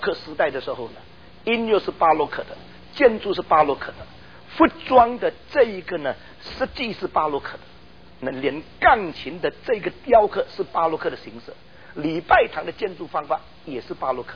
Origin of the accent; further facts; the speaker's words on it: Indonesia; also born or lived in China; 我生在中国，被上帝带到印尼，但是在印尼的时候读共产党的学校，说我不在国内